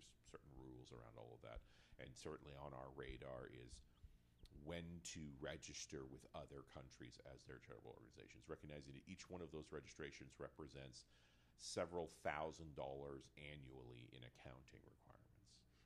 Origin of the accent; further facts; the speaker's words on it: Canada; I'm a Canadian, so I'm already biased that way